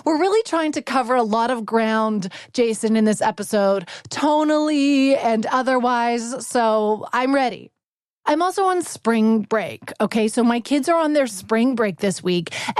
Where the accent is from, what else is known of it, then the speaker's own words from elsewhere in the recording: Vancouver, British Columbia, Canada; coming to you live from my mom's closet in my hometown of Vancouver.